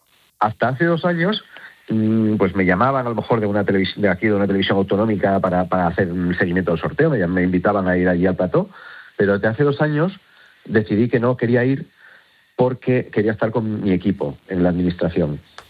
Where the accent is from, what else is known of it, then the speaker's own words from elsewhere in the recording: Asturias, Spain; Pero yo sí tengo champán y sidra, como soy de Asturias, sidra champanada, también la tengo en la nevera.